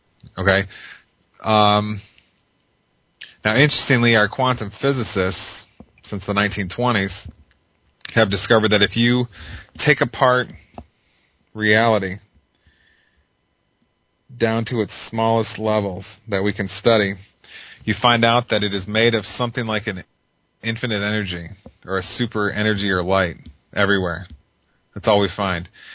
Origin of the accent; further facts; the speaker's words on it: United States; from our perspective growing up in American culture, everything we're told that is good, Buddhism says is bad, basically.